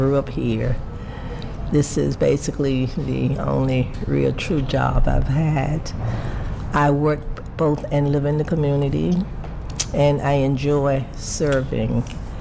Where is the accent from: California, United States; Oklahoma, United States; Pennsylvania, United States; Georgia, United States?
Georgia, United States; now in Brooklyn, United States; I didn't grow up here, but I've lived here for a good portion of my life. I actually grew up in Georgia, a place in the South.